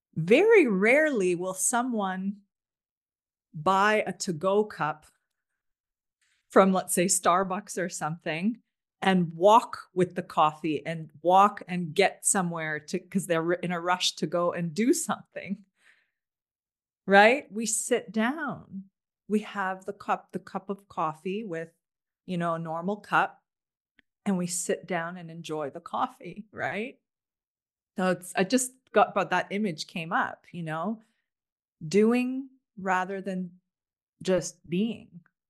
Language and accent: English; Toronto, Ontario, Canada; I grew up in Toronto, born and raised in Toronto. Went to school at Waterloo, just outside of Toronto. Anyway, North American, basically, grew up as a North American.